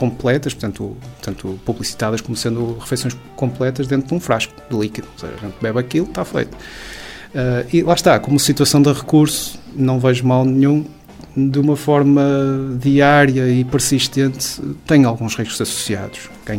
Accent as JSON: {"language": "Portuguese", "region": "Norte", "country": "Portugal", "said": "dentro de Portugal vivemos no Minho, que é um sítio de boa comida, de boa bebida. Eu também sou minhoto"}